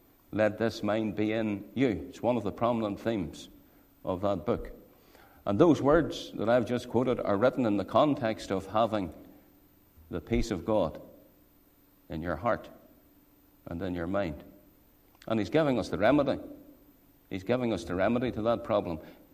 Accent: Saintfield, Northern Ireland, United Kingdom; I grew up myself in the Presbyterian Church down in Sainfield.

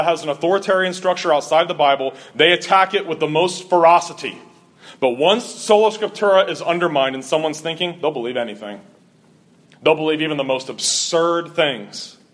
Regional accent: Ohio, United States; Growing up in Ohio and having to learn to defend the truth from Roman Catholic zealots

